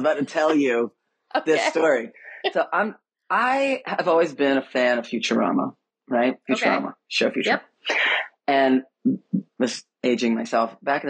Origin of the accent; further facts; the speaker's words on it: New York, United States; born there; I have no particular tie to the Giants, but like I was born in New York.